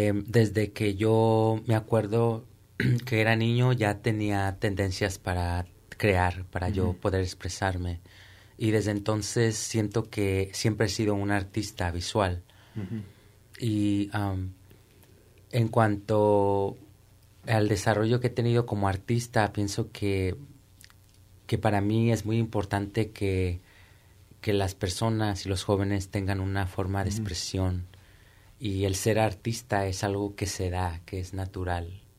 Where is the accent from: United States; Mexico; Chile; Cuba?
United States; Salinas, California; la mayoría del arte al que yo me expuse creciendo en Salinas fue al arte del mural